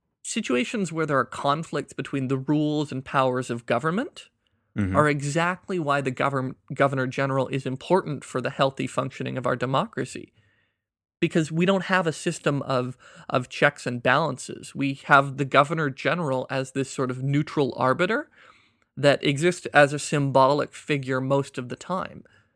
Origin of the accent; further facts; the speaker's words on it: Canada; And so the conflict in Canada is how do we ensure